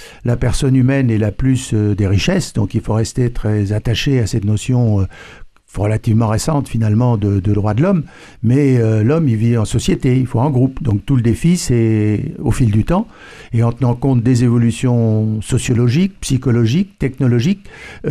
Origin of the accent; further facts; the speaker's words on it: Normandy, France; Je suis normand et né sous le signe de la balance.